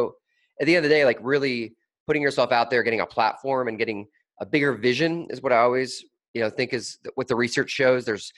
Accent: Des Moines, Iowa, United States; And I grew up in Des Moines, Iowa. As I mentioned, there's a lot of farms in the Midwest and silos, right?

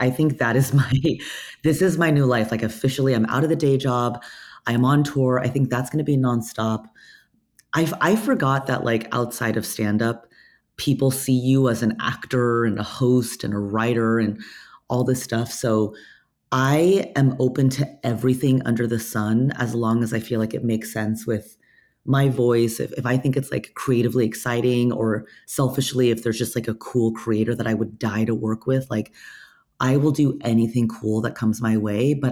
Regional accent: California, United States; Like, I grew up in Orange County, and I think like a lot of my fellow, you know, peers who grew up in a town like Orange County with immigrant parents

